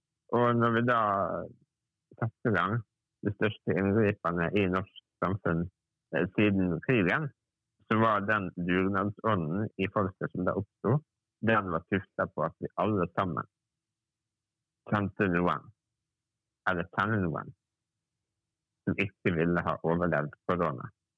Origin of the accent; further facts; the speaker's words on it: Møre og Romsdal, Norway; Fordi jeg er sunnmøring, og vi er god med tall.